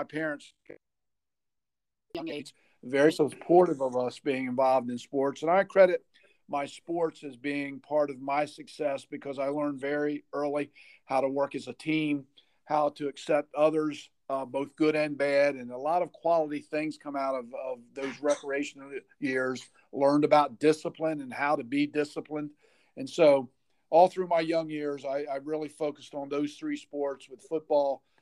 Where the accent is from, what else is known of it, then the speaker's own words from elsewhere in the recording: Bishopville, Maryland, United States; also born or lived in Ocean City; Yeah, well, I grew up right here in Worcester County, in the northern part of the county. Went to school in the northern part of Worcester County, and grew up in Bishopville. I started my first 4 or 5 years, I lived in Ocean City.